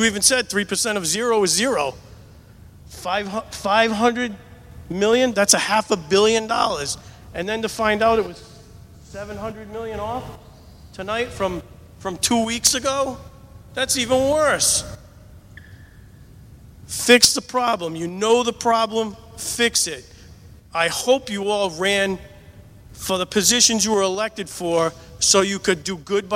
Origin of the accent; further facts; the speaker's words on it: Warwick, Rhode Island, United States; I grew up in Warwick. I went to John Brown. I went to Aldrich, and I went to Pilgrim.